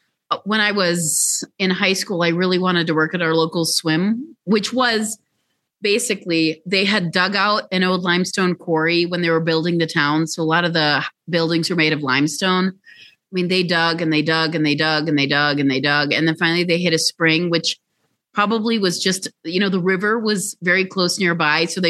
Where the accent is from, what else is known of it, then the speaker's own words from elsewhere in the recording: Chicago, Illinois, United States; also born or lived in overseas; after living overseas, I grew up in Chicago.